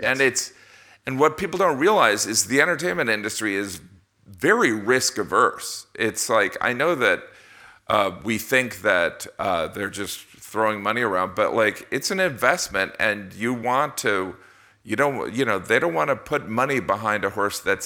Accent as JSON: {"language": "English", "region": "Indiana", "country": "United States", "said": "And also the fact that Letterman is from Indiana and I'm from Indiana and and growing up, I would see him on TV"}